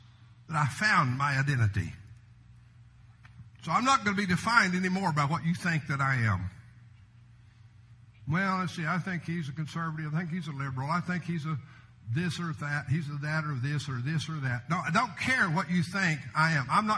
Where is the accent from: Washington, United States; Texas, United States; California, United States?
Texas, United States; I mean, I grew up in West Texas.